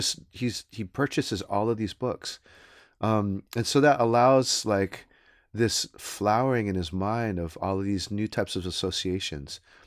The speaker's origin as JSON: {"language": "English", "region": "California", "country": "United States", "said": "But, you know, I'm East Bay, too."}